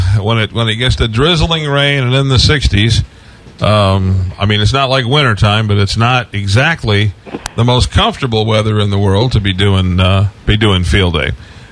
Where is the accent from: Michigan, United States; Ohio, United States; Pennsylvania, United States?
Michigan, United States; Dearborn Heights; Well, see, I'm originally from your area. I grew up in Dearborn Heights, and...